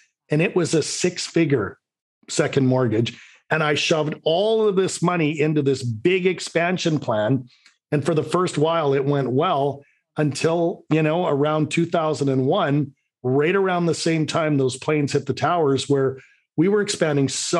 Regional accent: Vancouver, British Columbia, Canada; I'm from Vancouver, Canada.

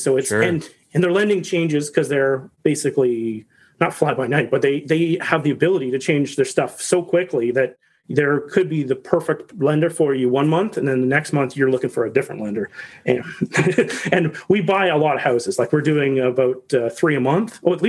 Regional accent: Canada; So as a Canadian, I'm considered a foreign national.

